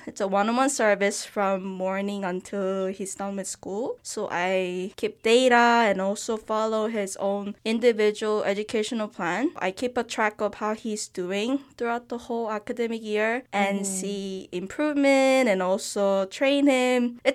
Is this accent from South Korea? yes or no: yes; South Korea; English is a second language; I am from Korea and I am happily married to one of the Malaysian fella.